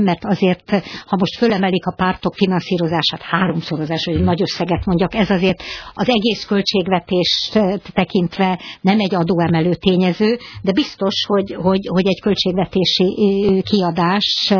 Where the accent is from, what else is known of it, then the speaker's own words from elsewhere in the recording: Budapest, Hungary; még az enyém is, mint budapesti